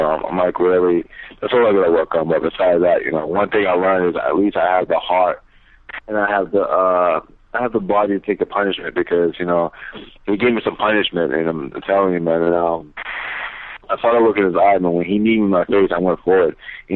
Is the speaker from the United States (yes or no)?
yes; Boston, Massachusetts, United States; It was cold, a lot of snow, you know, but I'm from Boston, so it wasn't a big deal